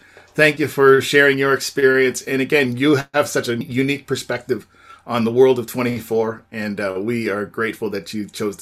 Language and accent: English; Canada; I qualify as one of those fans for sure, even though I'm Canadian.